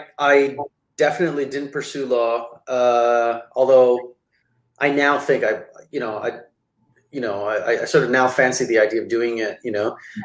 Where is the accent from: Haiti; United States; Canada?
Canada; I was born in Canada and I was raised in Canada.